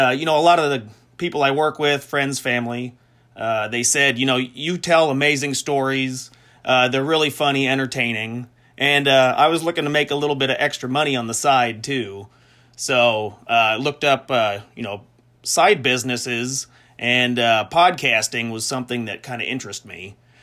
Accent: Iowa, United States; I'm from the United States in Iowa.

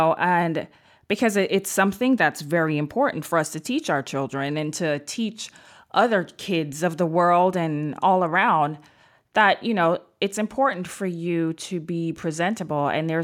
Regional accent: Jamaica; So I went to Catholic school when I was younger in Jamaica, and we had whites, Asian, black, Indian students.

